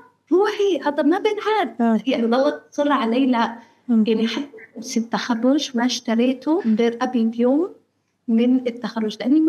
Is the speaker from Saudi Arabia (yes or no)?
no; Palestine; أنا تربيت في يعني أنا بنت بدوية بنت مخيم بنت في فلسطين بنت في يعني في قرية